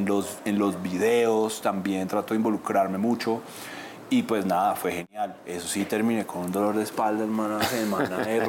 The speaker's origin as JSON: {"language": "Spanish", "region": "Bogotá", "country": "Colombia", "tie": "born or raised there", "said": "Yo me crié en Bogotá y de esta ciudad creo que a uno le da mucho mundo"}